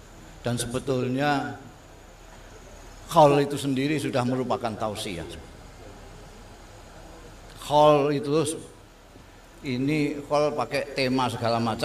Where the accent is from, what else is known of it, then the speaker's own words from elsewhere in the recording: Indonesia; born there; Kita lahir di Indonesia, nanti mati di kemungkinan Indonesia.